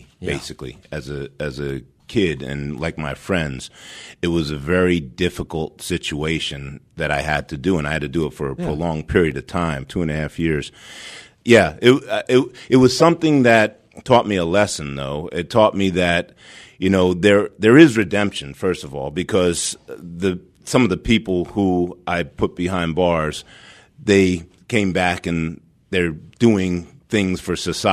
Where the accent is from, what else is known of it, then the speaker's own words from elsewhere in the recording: New York, United States; I'm a New Yorker, so I was in New York, and my neighborhood was plagued by the crack epidemic.